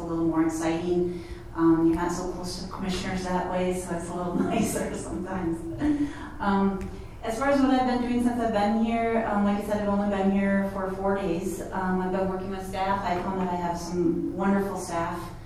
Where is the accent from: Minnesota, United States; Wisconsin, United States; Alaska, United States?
Wisconsin, United States; accent: Midwestern; So, in case you haven't recognized the accent, I'm from the Midwest. I'm actually from Wisconsin.